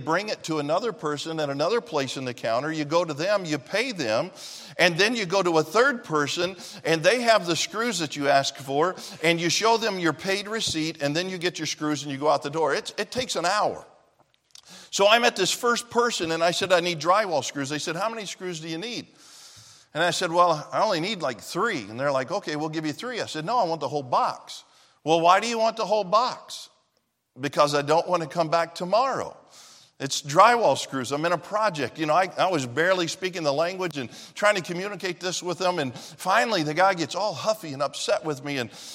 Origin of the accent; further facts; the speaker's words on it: Tennessee, United States; I mean, my wife's from Michigan and I'm from Tennessee.